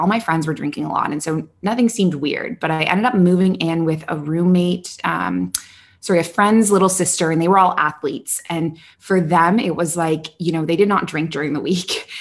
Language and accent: English; Canada; moved away as an adult; now in Middle East; So as you mentioned at the start, I am Canadian originally. I've been living in the Middle East now for about 6 years. And I moved here when I was 23.